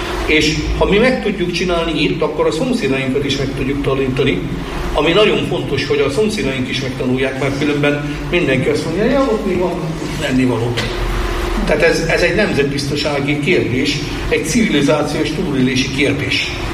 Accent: Hungary; én még áltételen Balaton mellett nőttem fel.

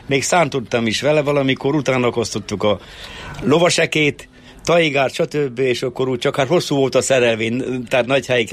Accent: Bükkaranyos, Borsod-Abaúj-Zemplén, Hungary; also born or lived in Miskolc; törzsökeres bükkaranyosi vagyok. Miskolcon születtem, vagy az Erzsébet kórházban, kettes oságyon. Szüleim is törzsökeres bükkaranyosiak.

